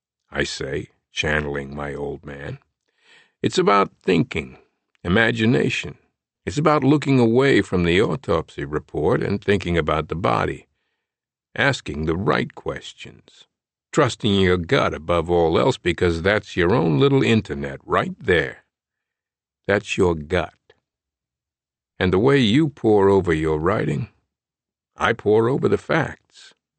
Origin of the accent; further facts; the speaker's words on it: Rhode Island, United States; We're both 49. We're both from Rhode Island.